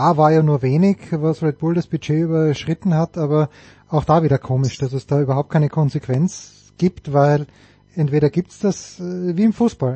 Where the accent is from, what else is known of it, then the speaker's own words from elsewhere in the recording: Austria; Ich als Österreicher